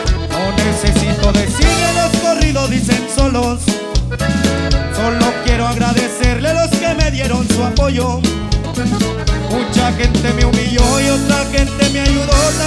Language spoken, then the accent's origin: Spanish; Tamazula, Durango, Mexico; born there; moved away; Nací en un ranchito cerca de Tamazula, Durango.